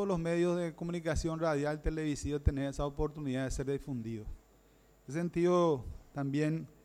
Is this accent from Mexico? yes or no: no; Paraguay; Ayer fue el 8 de marzo, una identidad nuestra como paraguayo, el Poncho Paraí, fue recordado el primer día.